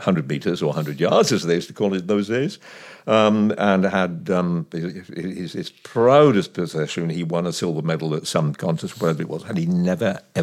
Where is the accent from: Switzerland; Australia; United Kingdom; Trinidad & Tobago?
United Kingdom; Cardiff, Wales; born there; I was born in Cardiff.